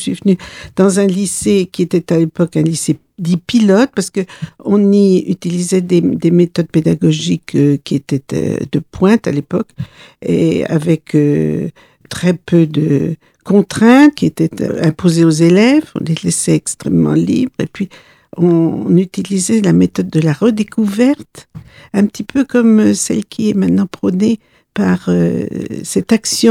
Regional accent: Brittany, France; je suis la fille d'une institutrice et j'ai vécu mon enfance en Bretagne.

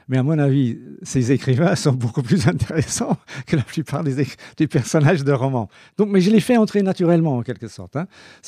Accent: Glasgow, Scotland, United Kingdom; par exemple Glasgow, pas seulement parce que c'est ma ville natale

